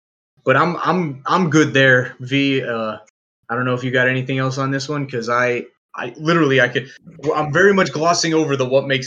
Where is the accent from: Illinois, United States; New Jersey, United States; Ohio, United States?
New Jersey, United States; What he said, because I'm from Jersey and I can't roll my R's like that.